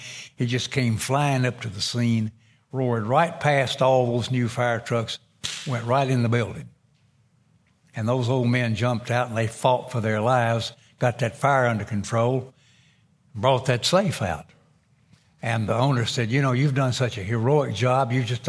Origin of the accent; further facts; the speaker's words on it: Union City, United States; the first unknown soldier cemetery in America is in my hometown of Union City.